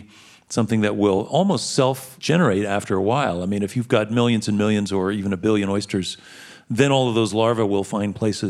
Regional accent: New York, United States; I grew up in New York, and I've never even saw the water or never paid attention to the water in the East River or the Hudson or anything.

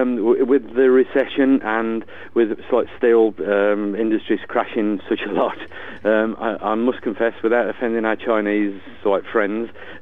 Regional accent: Bilston, West Midlands, United Kingdom; now in Ironbridge, United Kingdom; I've got this show back at Bilston, my hometown. Because I now live in Ironbridge

